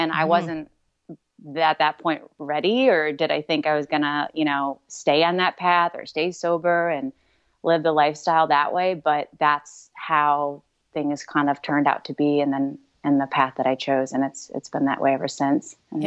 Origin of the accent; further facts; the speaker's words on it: Toledo, Ohio, United States; moved away as an adult; now in Florida, United States; I'm originally from Toledo, Ohio. But yeah, I've been down here since I've been 21. So 12 years, I think, recently is what I hit down here.